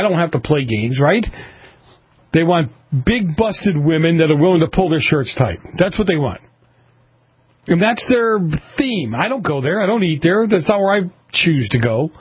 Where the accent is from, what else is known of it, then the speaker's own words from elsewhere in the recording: Boston, Massachusetts, United States; But I grew up in Boston, and I won't go naming the different divisions departments